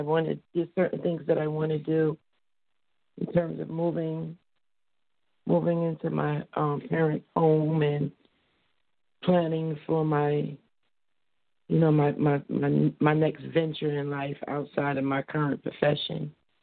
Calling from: New Jersey, United States; I'm calling from New Jersey.

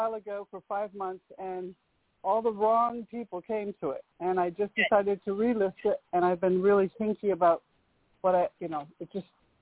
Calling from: Conyers, Georgia, United States; I'm calling from Conyers.

